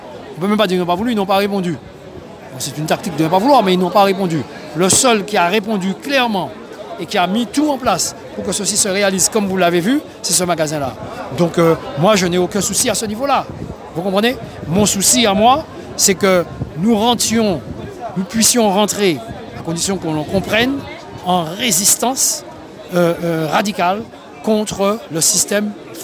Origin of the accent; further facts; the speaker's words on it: Martinique; Et nous avons été les premiers également à faire la Guadeloupe venir chez nous en Martinique.